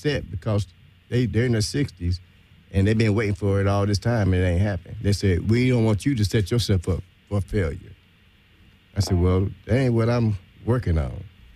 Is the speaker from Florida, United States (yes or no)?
no; Arkansas, United States; now in Los Angeles, United States; I want to merge, you know, Arkansas, my home state.